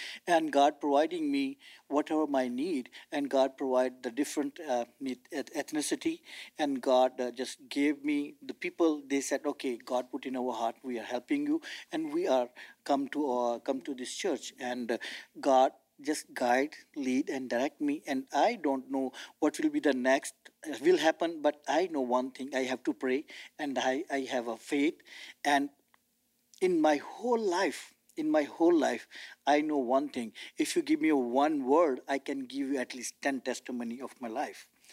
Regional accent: Pakistan; English is a second language; moved away as an adult; now in Orlando, United States; my church name is Asian First Baptist Asian Languages Church. I came from Pakistan due to persecutions 4 years ago

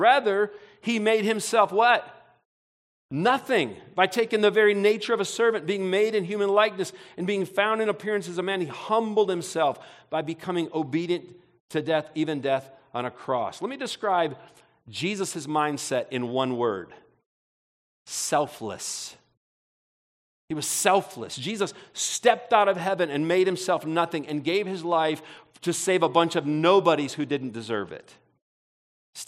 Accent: Detroit, Michigan, United States; born there; I was born in Detroit in the 60s.

